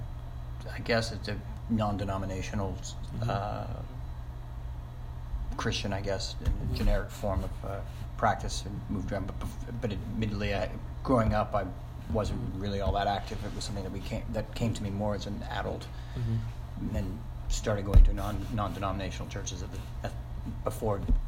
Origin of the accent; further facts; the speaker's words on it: Nova Scotia, Canada; now in Olathe, United States; I grew up in Nova Scotia, Canada.